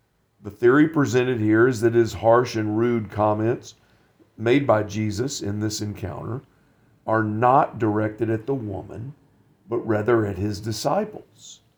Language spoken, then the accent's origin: English; Alabama, United States; I'm from Alabama, the United States, state of Alabama, married to my wife, Heather.